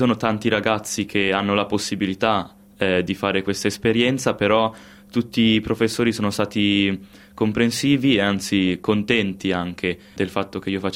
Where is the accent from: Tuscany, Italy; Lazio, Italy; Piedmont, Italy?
Piedmont, Italy; Trecate; moved away as an adult; now in Australia; vengo da Trecate, una cittadina di 20.000 abitanti del Piemonte, nel confine con la Lombardia. Infatti siamo un po' una città di mezzo, possiamo dire.